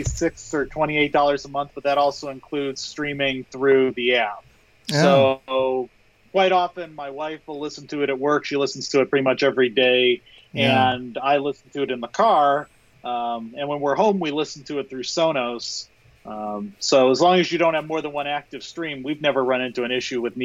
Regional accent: Ohio, United States; now in New York, United States; You know, growing up in Northern Ohio, we were at the apex of a lot of different stations.

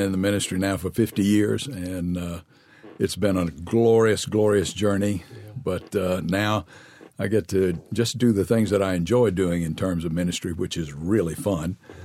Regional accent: Mobile, Alabama, United States; also born or lived in Monroeville, Alabama / New Orleans, Louisiana; I was born in Monroeville, Alabama, and then he moved to New Orleans, Louisiana at First Presbyterian there for a number of years in my early childhood. Yeah. And then he moved to Mobile, Alabama

